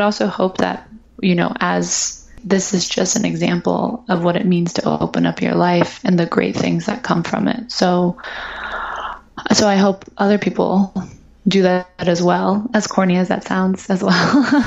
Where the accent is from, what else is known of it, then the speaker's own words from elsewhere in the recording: Ohio, United States; I'm from Ohio. My dad's from Singapore.